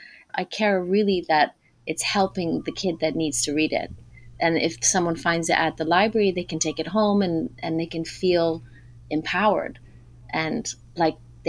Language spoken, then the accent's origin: English; Kenya; also born or lived in Niger; that's very much influenced from growing up in Kenya, also Niger.